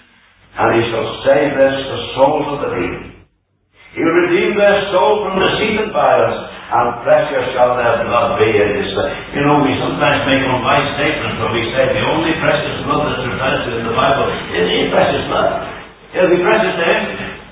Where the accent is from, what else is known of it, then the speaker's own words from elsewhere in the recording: Liverpool, North West England, United Kingdom; moved away; When I was a young fella, I think I climbed snowboard once or twice when I came from Liverpool in those early days.